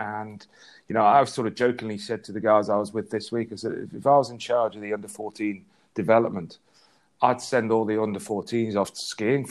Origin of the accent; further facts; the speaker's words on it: Ethiopia; And I was originally from Ethiopia